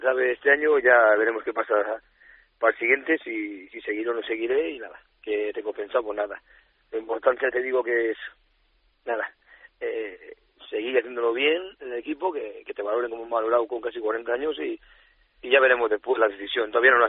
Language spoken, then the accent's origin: Spanish; Santander, Cantabria, Spain; como he dicho, soy de Santander y la verdad que sí